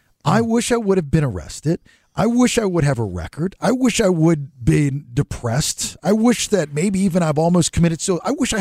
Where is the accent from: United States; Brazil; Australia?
United States; Georgia; This place cannot stand me because I'm a redneck from Georgia and I speak my mind and I'm not a kiss ass.